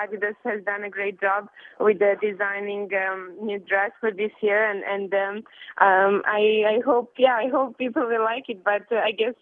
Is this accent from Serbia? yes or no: yes; Serbia; English is a second language; growing up in Serbia, the tennis wasn't as sport